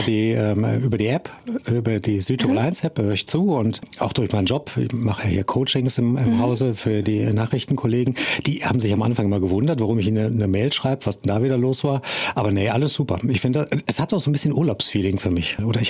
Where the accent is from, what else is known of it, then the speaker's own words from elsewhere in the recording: Munich, Bavaria, Germany; Am Gardasee kennt man als Münchner ja eh jeden, wenn man irgendwo parkt.